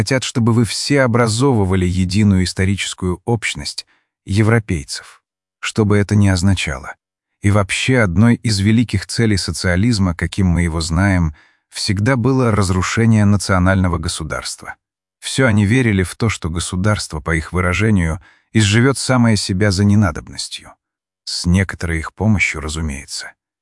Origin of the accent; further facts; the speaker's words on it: Russia; когда я рос в России, я не мог сказать, кто украинец, кто русский, кто белорус.